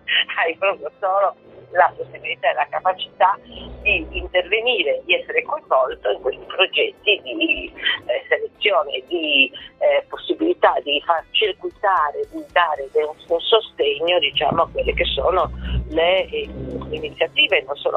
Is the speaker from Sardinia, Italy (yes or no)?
yes; Sardinia, Italy; io sono sarda, sto qua, qui è necessario stare, fare, perché il territorio sardo è ricco